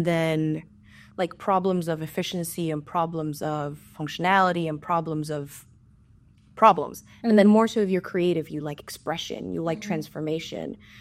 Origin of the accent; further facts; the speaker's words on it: United States; born there; I'm half American, half Hispanic, in the sense that I was born here in the U.S., but my parents are from Spain and Venezuela.